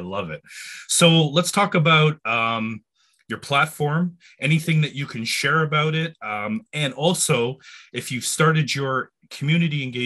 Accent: Toronto, Ontario, Canada; My wife, she's from the area. She grew up in the area. I grew up in Rexdale. So we moved back to Rexdale

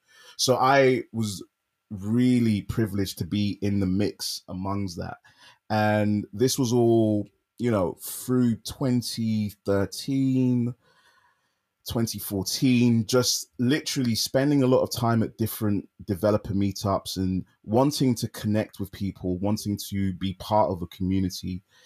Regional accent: London, United Kingdom; And being from London, being born and raised in London, I'm really privileged that there is still such a huge developer hub here in the city.

